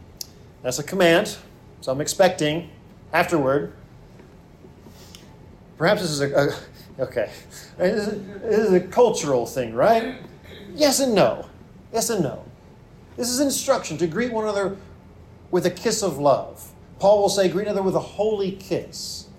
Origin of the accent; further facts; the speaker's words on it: Alabama, United States; I'm from Alabama. My wife is from Oregon.